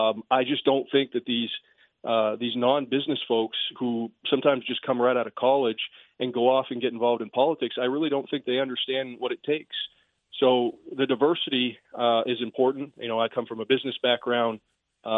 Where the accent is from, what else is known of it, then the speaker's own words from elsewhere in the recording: Fort Kent, Maine, United States; You know, I grew up in Fort Kent, and you know, Canada's right across the border